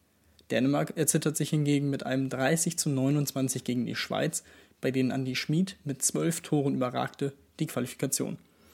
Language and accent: German; Heidelberg, Baden-Württemberg, Germany; Ich komme aus Heidelberg, für mich hat es schon immer eine große Rolle gespielt, in der Heimat bleiben zu können.